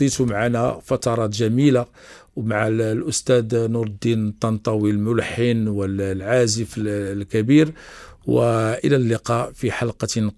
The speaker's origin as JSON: {"language": "Arabic", "country": "Morocco", "said": "هزيتيني لأنني أنا مغربي"}